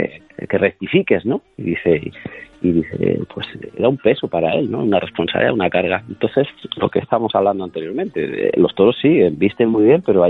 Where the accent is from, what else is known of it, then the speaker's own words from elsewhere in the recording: Córdoba, Andalusia, Spain; afortunadamente he toreado mucho en mi tierra